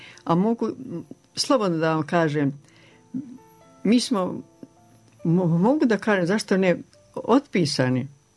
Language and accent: Serbian; Šumadija, Serbia; je samo bilo u tom mjestu gdje sam ja rođena. Oni su porijeklom Ličani, došli iz Like davno, kad je progon bio od Turaka. A druge porodice, dve su isto Batajića bile, baš u samoj gradni kod Topole.